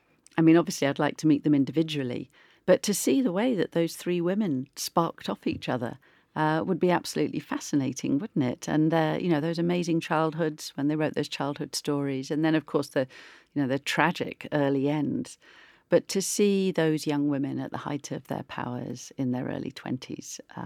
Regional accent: Oakham, East Midlands, United Kingdom; also born or lived in Melton Mowbray; It was Oakham. I was born in Melton Mowbray.

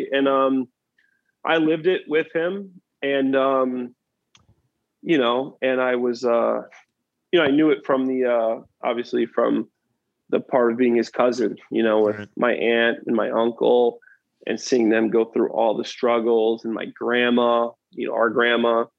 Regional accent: East of England, United Kingdom; Man, I'm from Essex, and that's how we talk to each other.

